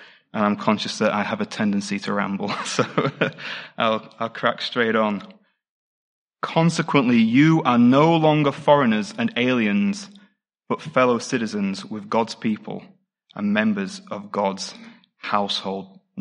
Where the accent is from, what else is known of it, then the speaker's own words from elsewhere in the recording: United Kingdom; I'm a British person